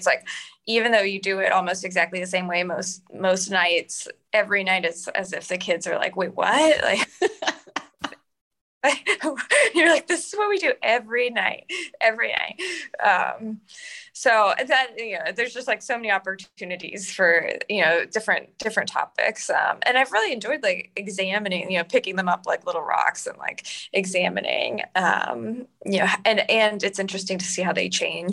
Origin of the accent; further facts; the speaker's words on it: Texas, United States; also born or lived in Boston; You know, I'm from Texas. I had been in Boston and I thought like Boston, New York, same thing.